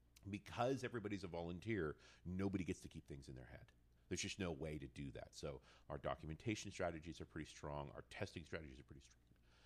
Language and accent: English; Canada; I'm a Canadian, so I'm already biased that way